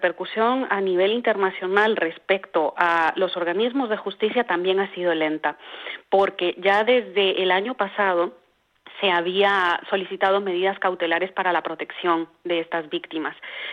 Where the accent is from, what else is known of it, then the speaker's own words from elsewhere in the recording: Guatemala; como ciudadanas guatemaltecas, tenemos que hacer un trabajo serio de reflexión respecto a en quiénes depositamos nuestro voto